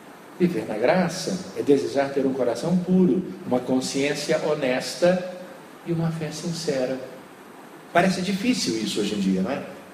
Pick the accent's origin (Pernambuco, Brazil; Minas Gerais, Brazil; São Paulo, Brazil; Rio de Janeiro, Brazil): Rio de Janeiro, Brazil; Eu sou do estado do Rio de Janeiro, e eu não conhecia a maior cachoeira do estado do Rio de Janeiro